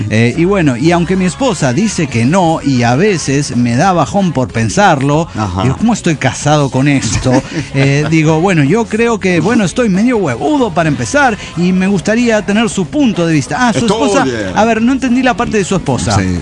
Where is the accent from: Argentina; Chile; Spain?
Argentina; Santa Rosa, La Pampa; de Santa Rosa, la Pampa, el centro de Argentina, che.